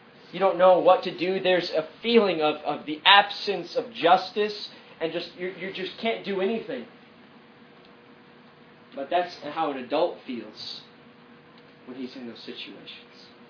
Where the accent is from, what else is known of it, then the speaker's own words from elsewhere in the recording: Kuwait; also born or lived in Africa; I grew up in Africa and Kuwait, been chased by murderers and rapists my life, running for my life